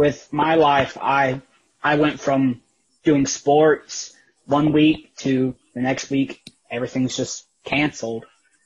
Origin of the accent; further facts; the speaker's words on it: Pomaria, South Carolina, United States; I am from Pomaria, South Carolina.